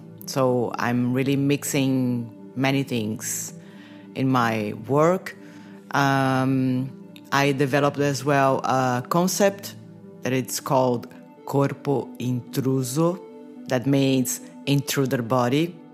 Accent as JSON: {"language": "English", "region": "São Paulo", "country": "Brazil", "second_language": "English", "said": "from Brazil, from São Paulo."}